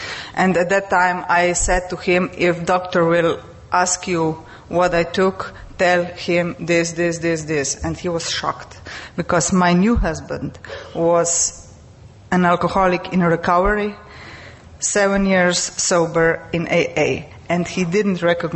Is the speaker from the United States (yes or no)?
no; Slovenia; I'm from Slovenia.